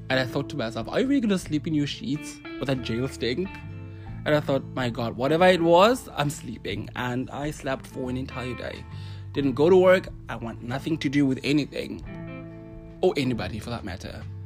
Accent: South Africa; Yeah, I just said that I'm from Asia, but you know I'm from South Africa.

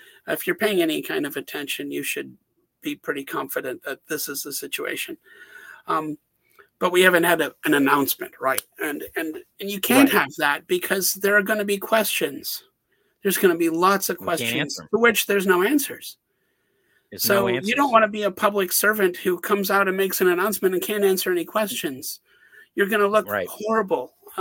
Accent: United States; I mean, you know, we always focus, you know, I'm American, so I focus on the United States

